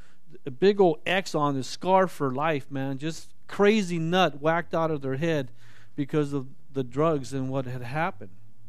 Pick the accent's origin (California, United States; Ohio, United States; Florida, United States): California, United States; Hollywood; Well, I grew up in Hollywood.